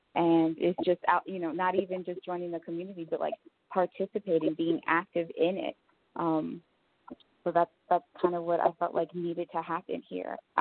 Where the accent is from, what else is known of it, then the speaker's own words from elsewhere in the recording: New York City, New York, United States; So I'm a transplant. I am originally from New York City, Spanish Harlem, 103rd in Lexington.